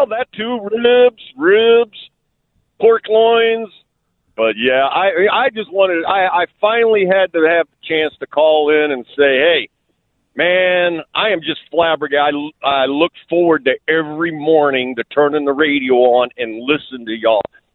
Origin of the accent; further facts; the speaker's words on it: Texas, United States; moved away; And yeah, I'm from Texas, so I still say y'all, and I've been living up here for 25, 27 years.